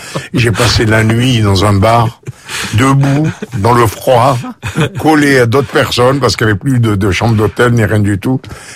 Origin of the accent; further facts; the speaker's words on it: Algeria; Moi, je suis d'Algérie, mais colonisé. Enfin, mes ancêtres colonisés par l'Empire ottoman.